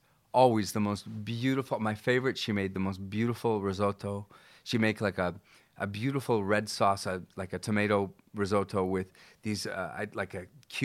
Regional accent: Vancouver, British Columbia, Canada; I'm Canadian, so we have, I'm from Vancouver.

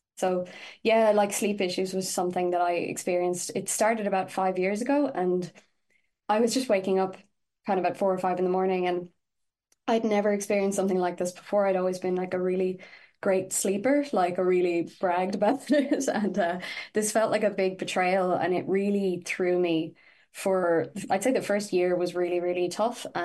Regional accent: Galway, Connacht, Ireland; But actually, so I'm from Galway myself

